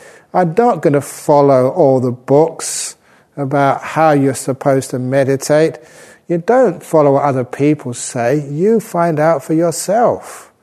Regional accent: London, United Kingdom; born there; And don't think that I was born on Mars, okay? I was born in London. So, I'm just an ordinary guy.

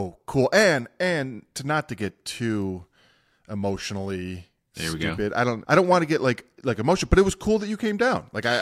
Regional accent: Commerce Township, Michigan, United States; I'm this kid from Commerce Township, Michigan

